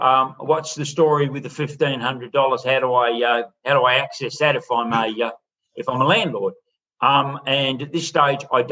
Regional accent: Broken Hill, New South Wales, Australia; Goes all the way out to my hometown, Broken Hill, if anyone out there is listening.

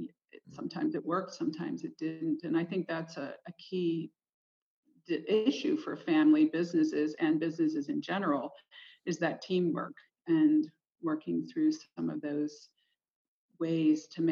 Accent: Pittsburgh, Pennsylvania, United States; Well, I came from the South Hills of Pittsburgh, and I was the youngest born in a family business.

